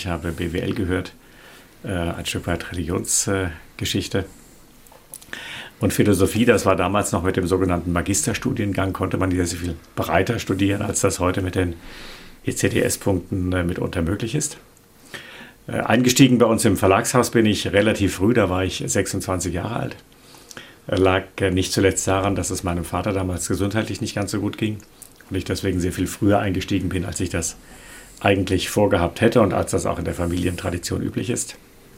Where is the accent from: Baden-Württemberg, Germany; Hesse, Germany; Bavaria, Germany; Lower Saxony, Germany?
Baden-Württemberg, Germany; Freiburg; Ich komme aus Freiburg, Freiburg im Breisgau.